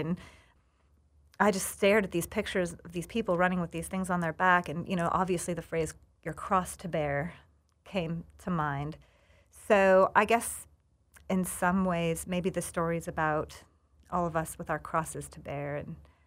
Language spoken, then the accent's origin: English; Arizona, United States; you know, I'm from Arizona. Do I have a right to be writing about the South?